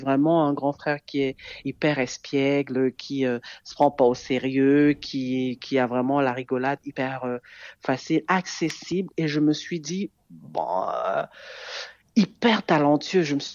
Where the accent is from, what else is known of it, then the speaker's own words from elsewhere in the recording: Douala, Littoral, Cameroon; j'ai grandi à Douala, donc il y a le Makossa qui m'a bercé toute mon enfance.